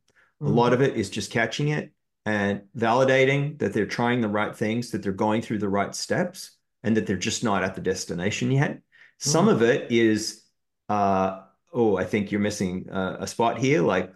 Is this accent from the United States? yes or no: no; Australia; I grew up in Australia, so cricket's a big part of my life.